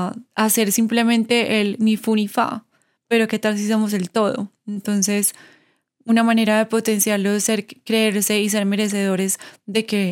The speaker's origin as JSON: {"language": "Spanish", "country": "Colombia", "said": "ahora hacemos que somos colombianos por eso"}